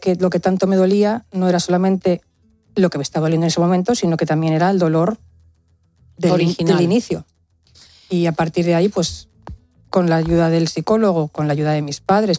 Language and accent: Spanish; Las Rozas, Community of Madrid, Spain; las tengo enterradas en mi pueblo aquí en Madrid, en Las Rozas